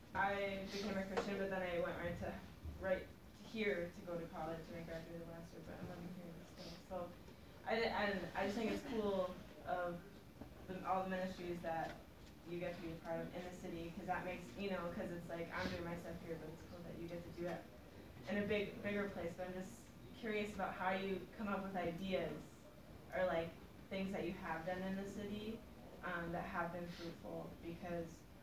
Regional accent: Minneapolis, Minnesota, United States; So I'm from Minneapolis, from Northeast

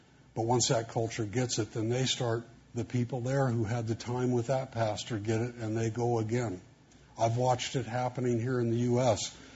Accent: United States; I mean, I'm here realizing as an American, I like to give just so long as it doesn't really cost.

